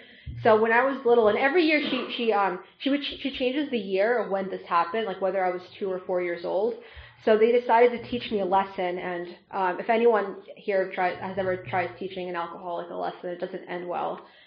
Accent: Russia; So growing up in Russia, I only knew two things

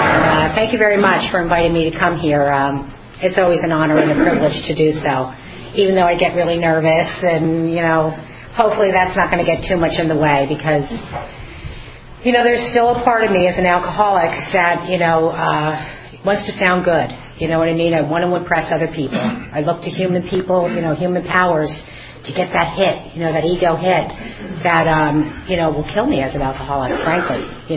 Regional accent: Pottsville, Pennsylvania, United States; And to end up in my hometown, Pottsville, is just like, whoa, I did not see that coming.

